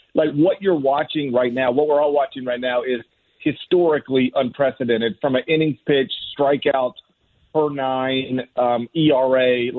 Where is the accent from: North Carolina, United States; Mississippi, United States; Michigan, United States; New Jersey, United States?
Mississippi, United States; Yeah, I'm a lifelong Mets fan, despite the fact that I grew up in North Mississippi.